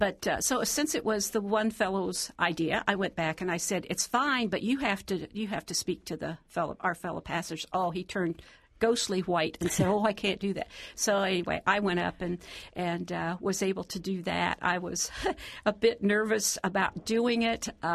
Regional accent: Ohio, United States; Yes. I come from Vinton County. I know what poor and talking funny is.

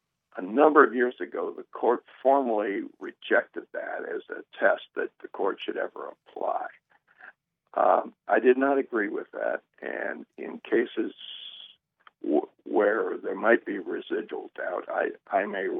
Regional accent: Bucyrus, Ohio, United States; Then there was one recently that got a lot of publicity that happened in my hometown, in Bucyrus.

